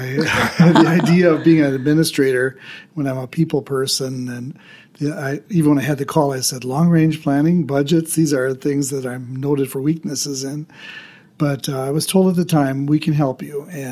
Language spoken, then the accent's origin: English; Manitowoc, Wisconsin, United States; also born or lived in Michigan / Japan / California; now in Milwaukee, United States; I grew up in Manitowoc, but I've been kind of all over. My places of service were Michigan and Japan and California, as well as many years here in the Milwaukee area.